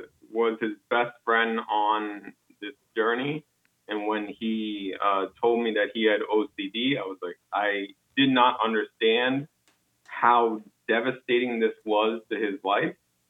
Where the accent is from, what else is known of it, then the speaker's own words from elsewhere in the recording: Queens, New York, United States; from Queens, New York.